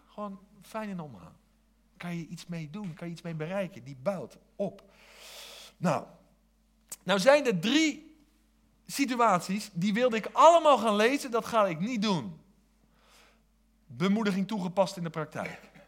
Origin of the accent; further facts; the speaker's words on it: South Holland, Netherlands; Ik kom uit het Westland, van oorsprong dan, en daar heeft iedereen een bijnaam.